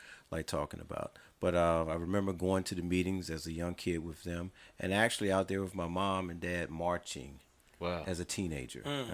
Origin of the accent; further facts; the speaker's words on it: Dinwiddie County, Virginia, United States; I'm originally from Dinwiddie County, Virginia.